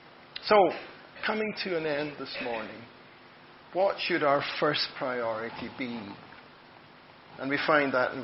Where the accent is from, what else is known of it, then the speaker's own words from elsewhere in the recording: Scotland, United Kingdom; born there; Because I was born in Scotland, you were born in England